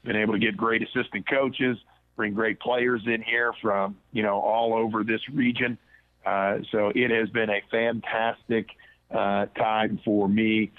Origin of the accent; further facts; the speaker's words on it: Baltimore, Maryland, United States; born there; my dad played for the Baltimore Colts, and I was born in Baltimore. So the first 5 years of my life lived there.